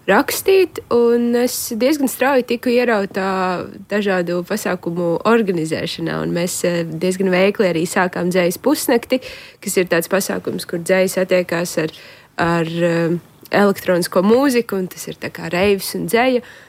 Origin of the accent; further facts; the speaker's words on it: Limbaži, Limbaži Municipality, Latvia; tad es uzaugu Limbažos